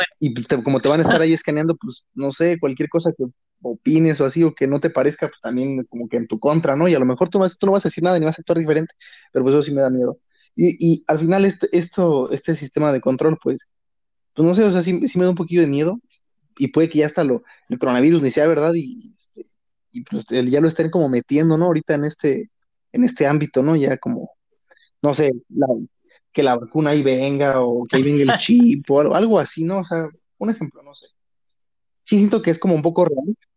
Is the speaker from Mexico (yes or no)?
yes; Mexico; me refiero a eso como mexicanos, ¿no? O sea, aquí, no sé, nos tachan como enemigos, pero pues nosotros no somos enemigos de Estados Unidos.